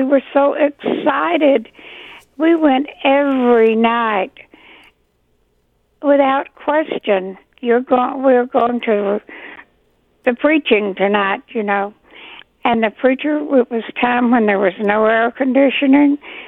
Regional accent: Waldo, Arkansas, United States; Now, my home is in Arkansas. My hometown was Waldo, Arkansas, not far from Texarkana.

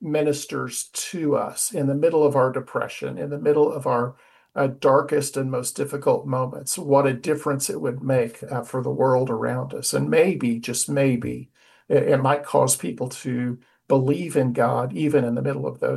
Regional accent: Oregon–California border, United States; Yeah, I grew up on the Oregon-California border. I grew up in a small little Baptist church and came to faith when I was young.

